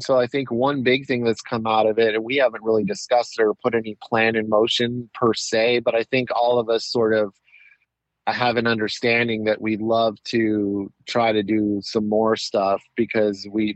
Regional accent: Anaheim, California, United States; I was born in Anaheim, which is in Orange County. I lived over by Knott's Berry Farm.

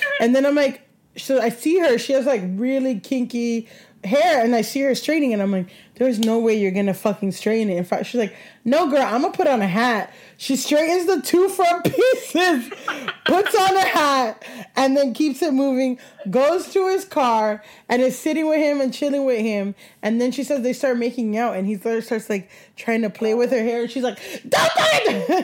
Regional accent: Miami, Florida, United States; but I grew up in Miami and like, you know, my homegirl

